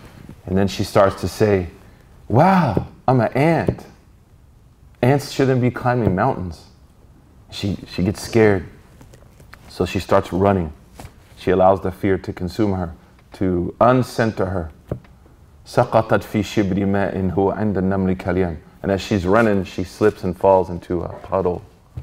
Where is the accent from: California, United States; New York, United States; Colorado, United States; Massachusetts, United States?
New York, United States; I'm from New York.